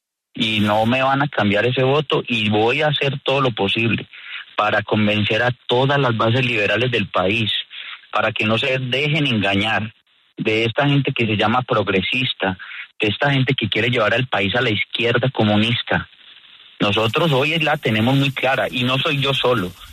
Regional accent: Antioquia, Colombia; en mi posición como antioqueño con unos principios que ya habíamos defendido, en mi posición como exalcalde, y quienes me conocen en mi vida pública saben que yo soy un hombre de profundas convicciones de derecha, además que soy cristiano.

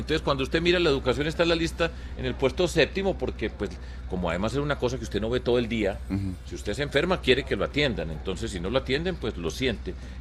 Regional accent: Antioquia, Colombia; otra que yo siempre añoro, mi tierra, es al lado del río Cauca, en el suroeste antioqueño.

